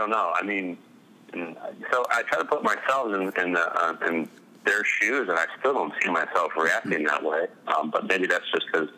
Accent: Petoskey, Michigan, United States; because I came from Petoskey. It was a small town. Everybody's friends. You can trust everybody.

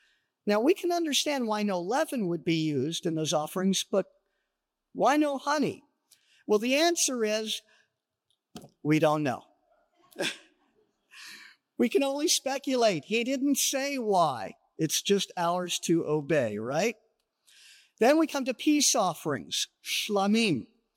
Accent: Los Angeles, California, United States; What do I know? I'm from Los Angeles. I don't know about herds and flocks.

